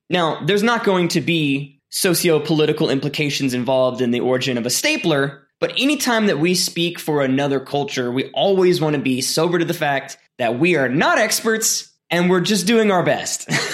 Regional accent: Texas, United States; Because I'm from West Texas. The scenery is a little monotonous.

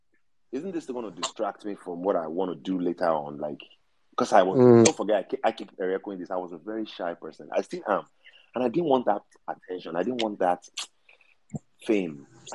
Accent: Ibadan, Oyo, Nigeria; I was born and raised in Ibadan, the city of Ibadan. A lot of people may not know that. And my accuracy of the Yoruba language, my mastery of the Yoruba language is like 99.9%.

